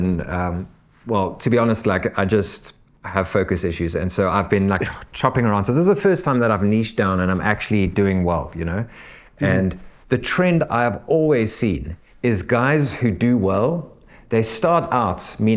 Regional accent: South Africa; I mean, I'm South African

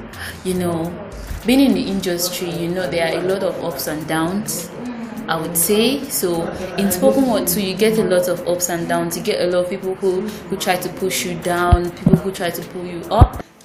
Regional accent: Lagos, Nigeria; born there; now in Kaduna, Nigeria; I've been in Kaduna for a very, very long time. Though I didn't grow up here in Kaduna. I was born in Lagos, but came back to Kaduna a few years ago.

